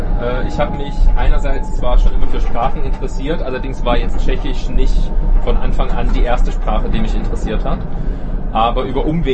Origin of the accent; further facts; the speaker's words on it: Dresden, Saxony, Germany; moved away as an adult; now in Czechia; vor allem von Berlin, von Dresden, wo ich herkomme